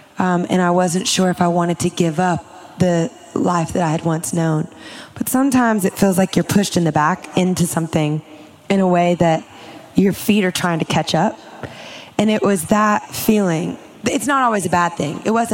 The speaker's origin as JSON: {"language": "English", "region": "Louisiana", "country": "United States", "said": "I'm from Louisiana. I'm like a swamp girl."}